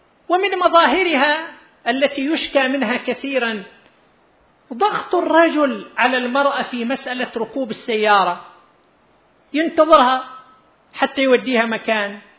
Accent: Qatif, Eastern Province, Saudi Arabia; قبل يومين يخبرني مدير أحد المراكز الصحية عندنا في القطيف

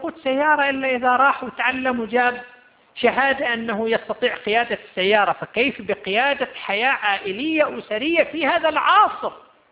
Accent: Qatif, Eastern Province, Saudi Arabia; لماذا لا يوجد عندنا في القطيف مركز يقوم بهذا الدور؟

